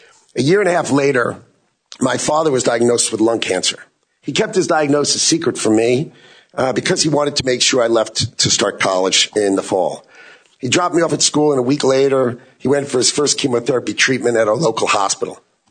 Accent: New York, United States; I grew up on Long Island, New York. My mother was an artist, as you said, and an art teacher.

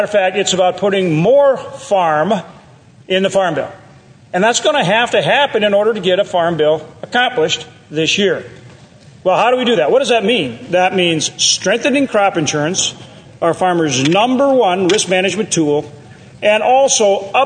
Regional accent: North Dakota, United States; like my home state of North Dakota

